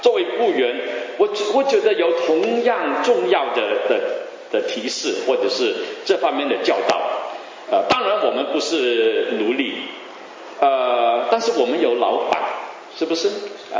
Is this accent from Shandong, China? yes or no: no; Guangdong, China; Chinese is a second language; 我就我们广东人东家不打打西家啊。我的普通话都有这样的吧。